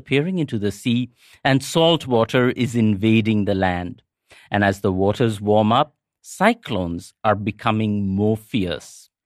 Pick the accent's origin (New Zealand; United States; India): India; Kolkata, West Bengal; I grew up in Kolkata, just hours from a UNESCO World Heritage Site, and never went there.